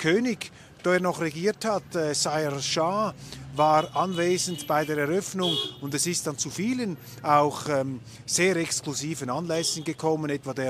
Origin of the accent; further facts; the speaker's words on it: Switzerland; Aber was man einfach immer sich wieder vor Augen führen muss als Schweizer